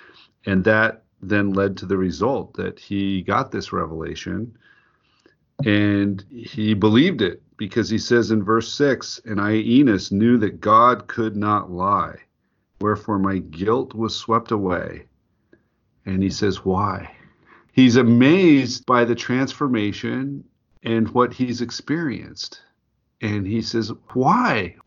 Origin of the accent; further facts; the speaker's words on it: Utah, United States; I actually knew that man because I grew up in Utah Valley, and he was a professor at BYU, I believe.